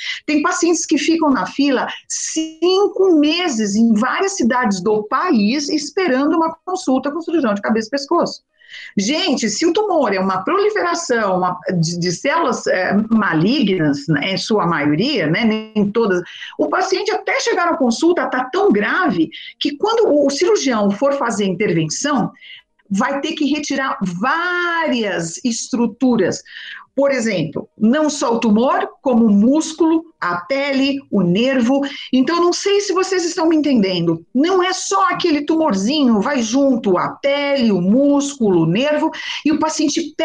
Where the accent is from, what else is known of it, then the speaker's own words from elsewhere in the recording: São Paulo, Brazil; now in Santo André, Brazil; Eu sou de São Paulo e moro em Santo André há 24 anos.